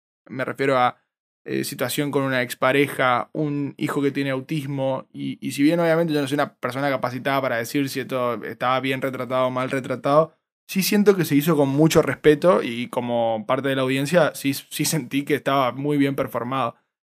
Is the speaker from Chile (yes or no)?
no; Argentina; como argentino me pone contento, no lo voy a negar.